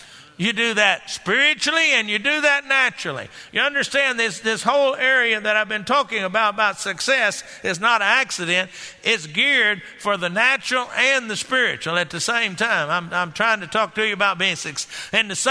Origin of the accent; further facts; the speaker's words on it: Garland, Texas, United States; We grew up together there in Garland